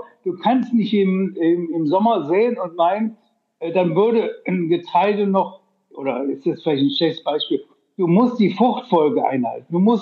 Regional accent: Rhineland, Germany; accent: Rhenish; ich komme aus dem Rheinland. Also es gibt ja Mitochondrien, manche sagen das, und ich sage Mitochondrien, weil wir einfach so einen rheinischen Slang haben.

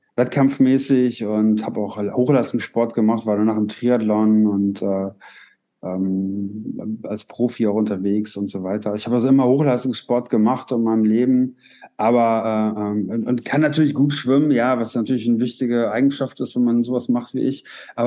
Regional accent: Paderborn, North Rhine-Westphalia, Germany; ich komme aus Paderborn, was ja jetzt nicht irgendwie am Meer liegt

